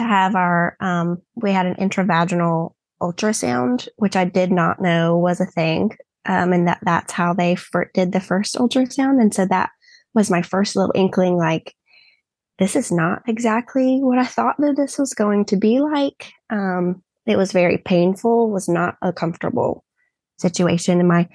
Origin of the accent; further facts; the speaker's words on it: Virginia, United States; I am from Franklin County in Virginia. Which is where we still currently live. Grew up here since I was seven.